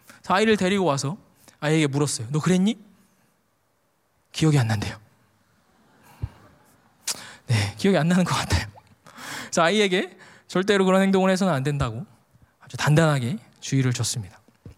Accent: Daejeon, South Korea; 저는 고향이 대전이거든요. 네, 한화 팬이에요.

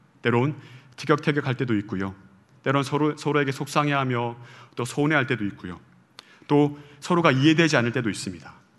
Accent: Gyeongsang, South Korea; now in Seoul, South Korea; 경상도 사람이라 그런지 서울에서 생활한 지가 10년이 넘었음에도 불구하고 그 경상도의 그 죄성이 쉽게 떠나지 않습니다.

